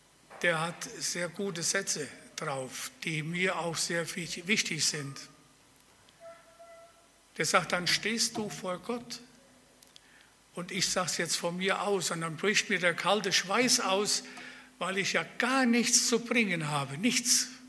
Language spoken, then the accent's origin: German; Germany; now in Aalen, Germany; und komme aus Aalchen, gebürtig aus Weidenau.